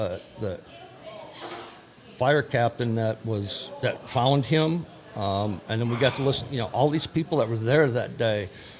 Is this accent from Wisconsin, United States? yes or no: yes; Appleton, Wisconsin, United States; Appleton.